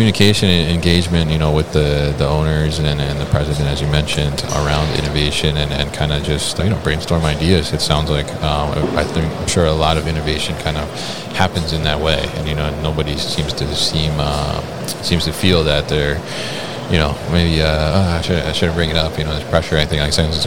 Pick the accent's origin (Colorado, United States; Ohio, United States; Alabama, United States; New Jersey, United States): New Jersey, United States; I am joined in the booth by Monty McVaugh of OPEX Corporation from my home state, New Jersey.